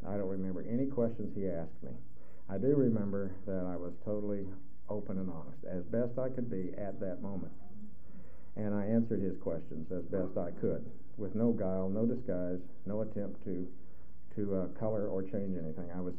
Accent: Wichita, Kansas, United States; I was born in September of 1938 in Wichita, Kansas, and grew up in an alcoholic family.

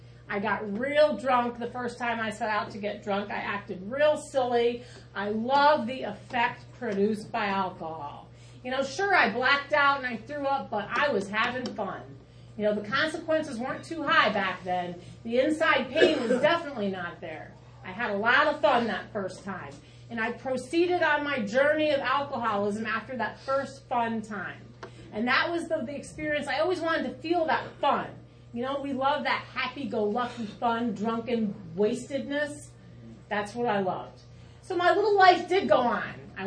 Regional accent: East Coast, United States; also born or lived in New Jersey / Pennsylvania / Connecticut / Rhode Island; I was born in New Jersey. I lived in Pennsylvania, Connecticut, Rhode Island. I'm from the East Coast.

